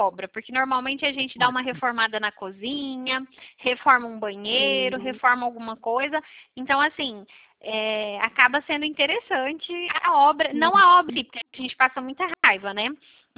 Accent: São Paulo, Brazil; eu sou daqui de São Paulo

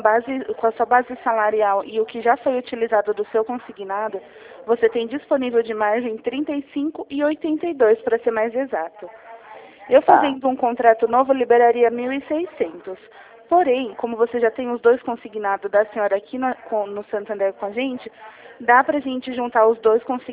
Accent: Jundiaí, São Paulo, Brazil; Eu sou aqui de Jundiaí.

